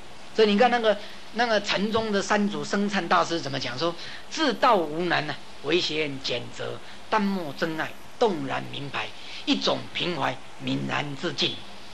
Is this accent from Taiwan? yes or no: yes; Taiwan; 我们台湾人啊，这个俗话讲说